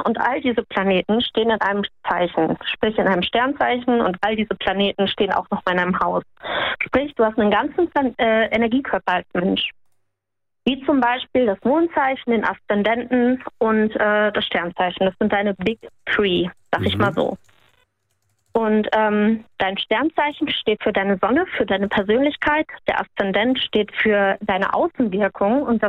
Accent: Cologne, North Rhine-Westphalia, Germany; Sagen wir mal Köln.

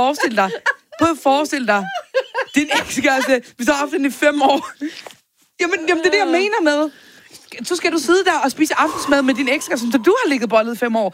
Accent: Faroe Islands; jeg er født og opvokset på Færøerne.

